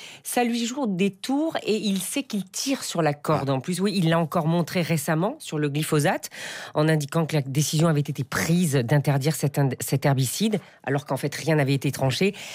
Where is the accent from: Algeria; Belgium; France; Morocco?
France; Provence-Alpes-Côte d'Azur; Je le dis d'autant plus aisément que je suis provençal aussi.